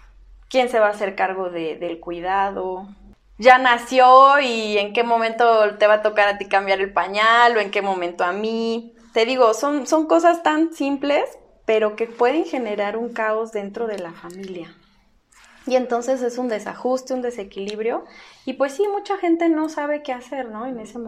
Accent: Mexico; Somos mexicanos, pero finalmente cada persona vive su vida de diferente manera.

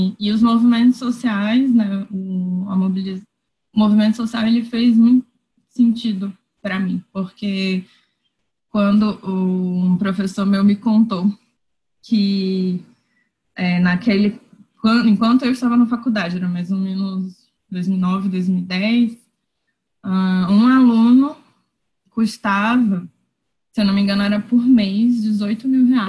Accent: São Luís, Maranhão, Brazil; eu sou de São Luís e eu sou designer também

